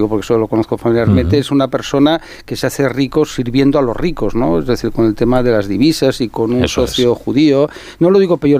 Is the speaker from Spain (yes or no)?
yes; Barcelona, Catalonia, Spain; Yo soy de ahí, de Barcelona, como Sergi